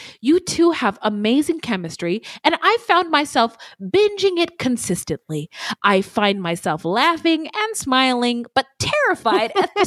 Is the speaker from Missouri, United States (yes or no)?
no; California, United States; when I was growing up in the Bay Area in the 90s